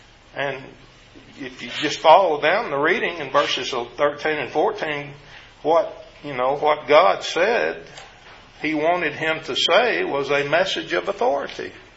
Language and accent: English; the South, United States; accent: Southern twang; We're both from the South and proud to admit it. So I have a twang